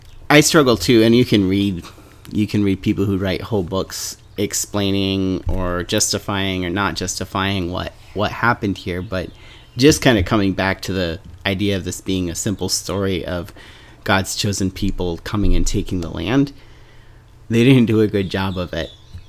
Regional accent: New England, United States; But yeah, I grew up in New England

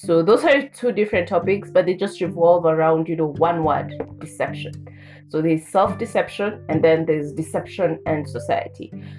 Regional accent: Kenya; I'm a citizen. I'm a Kenyan citizen, and I'm a citizen to the Gen Z.

